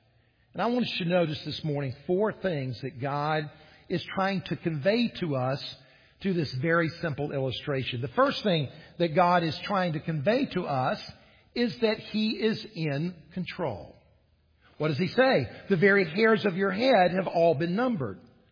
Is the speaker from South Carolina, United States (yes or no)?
yes; Columbia, South Carolina, United States; I grew up here in South Carolina, and I grew up in Columbia.